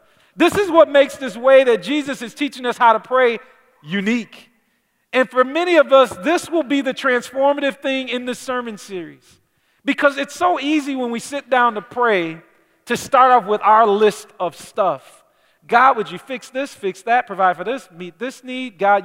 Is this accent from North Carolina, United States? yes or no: no; Detroit, Michigan, United States; It makes me think about when I grew up in Detroit.